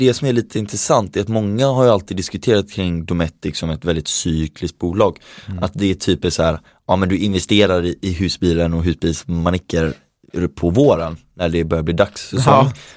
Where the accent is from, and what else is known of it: Sweden